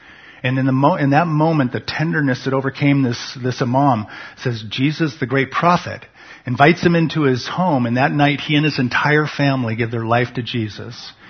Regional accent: United States; I am so thankful that I am an American because I get to stand up here boldly

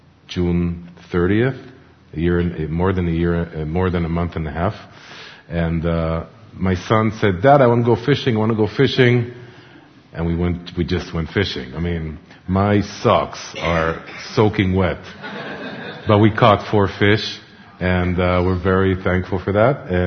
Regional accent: Jerusalem, Jerusalem District, Israel; my family came to Israel. My parents met in Jerusalem. Here I am. And I grew up in Jerusalem in what's called a traditional family, which means we believed in God, we believed in the Torah and the Bible, but we weren't so observant

